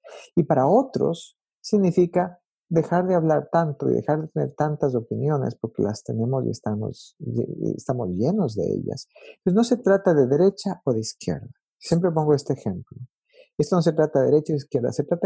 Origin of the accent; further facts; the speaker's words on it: Ecuador; Y uno de pronto se da cuenta que yo tengo que lidiar, yo vengo de Ecuador, ¿verdad?